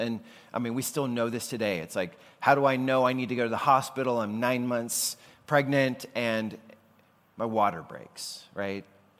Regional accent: the South, United States; And I grew up in the South. Born again is a term that a lot of people use in the South for a lot of things.

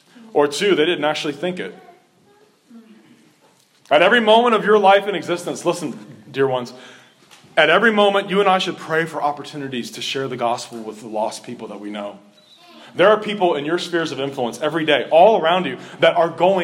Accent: Cincinnati, Ohio, United States; where I grew up in Ohio, on the outskirts of Cincinnati, down by the Ohio River, there was a park that was less than 2 miles from my house.

